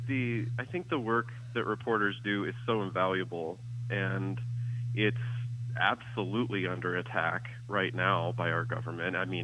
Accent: Pisgah, West Virginia, United States; also born or lived in Morgantown; So I'm a lifelong West Virginian. I was born in Morgantown and grew up just a few miles up the road in the little unincorporated community of Pisgah, spelled P-I-S-G-A-H.

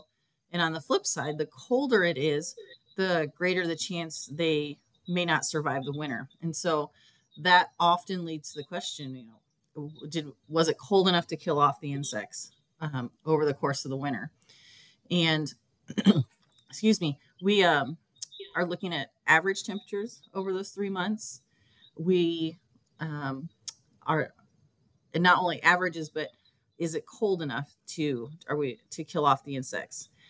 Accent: Illinois, United States; Yeah, I'm originally from Northwest Illinois. I am a U of I grad.

